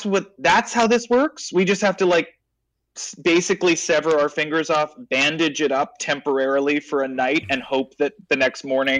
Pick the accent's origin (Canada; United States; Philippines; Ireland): Canada